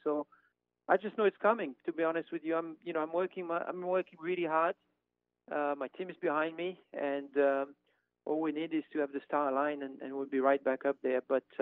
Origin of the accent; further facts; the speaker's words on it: France; I grew up in France